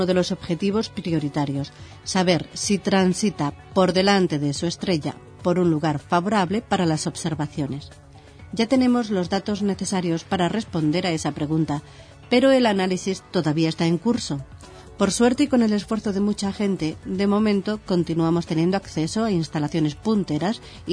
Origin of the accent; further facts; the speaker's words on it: Ullastrell, Catalonia, Spain; also born or lived in Terrassa; aunque nací en Terrassa, viví mi juventud en un pueblo cerca de Barcelona llamado Ullastrell.